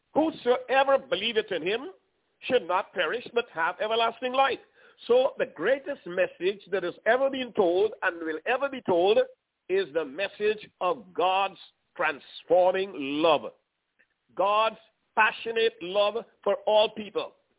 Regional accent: Guyana; born there; I was born in South America in a country named at the time British Guyana. And as a little boy, I was born in a family of 12 children, the fourth child.

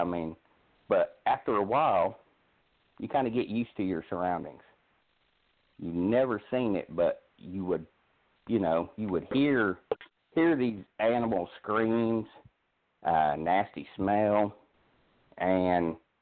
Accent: Indiana, United States; accent: southern; I grew up, believe it or not, even with my southern accent, but I grew up in about an hour south of Chicago, was born and raised up there in Indiana, small town

